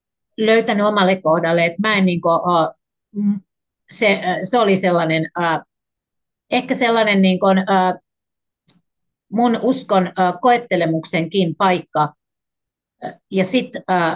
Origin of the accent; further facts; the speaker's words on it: Tampere, Pirkanmaa, Finland; Mä olen Tampereelta ja Mansesta. Ja toki meidän perheen niin kuin dynamiikka oli kovasti sen lestadiolaisuusyhteisön mukainen